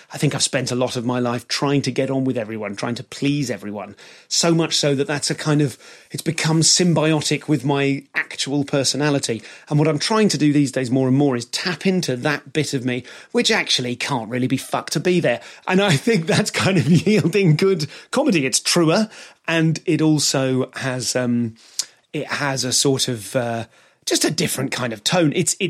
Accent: United Kingdom; they know I'm British.

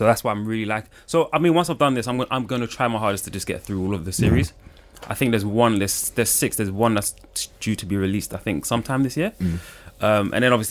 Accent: England, United Kingdom; Yes, Jesus, Alex, but I'm English, then, mate.

